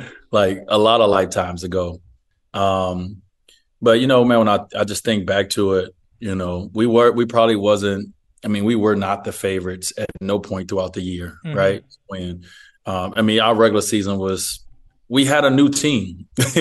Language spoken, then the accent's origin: English; United States; I'm a minority, by the way, as an American.